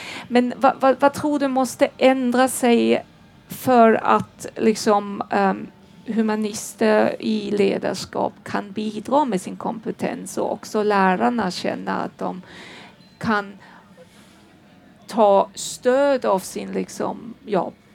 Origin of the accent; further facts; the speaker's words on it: Germany; För jag kommer från Tyskland